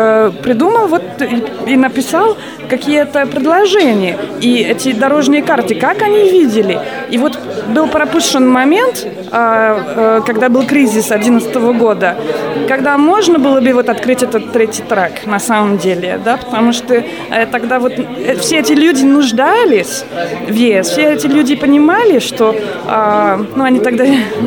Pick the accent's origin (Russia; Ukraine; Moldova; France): France; Russian is a second language; Я сама из Франции, не то, что я помню, но это у нас было там в учебниках по истории.